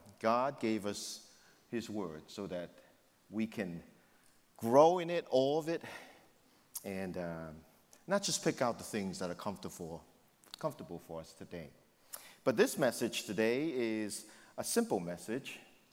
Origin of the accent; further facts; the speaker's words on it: New York City, New York, United States; See, I grew up in the Lower East Side. I went to school in Greenwich Village.